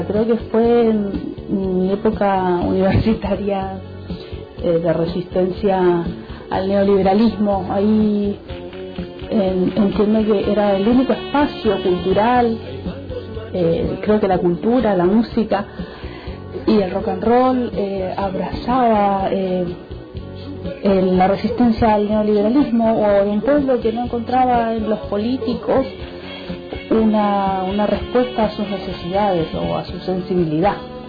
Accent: Chile; moved away as an adult; now in Argentina; cuando llegué a la Argentina, y soy de Chile, y vine a estudiar. Mi familia vivía acá ya hacía varios años.

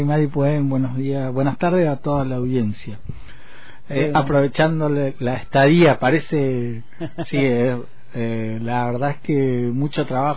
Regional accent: Valcheta, Río Negro, Argentina; yo nací y crecí en los pueblos, allá en Mencue. Yo nací en Balcheta.

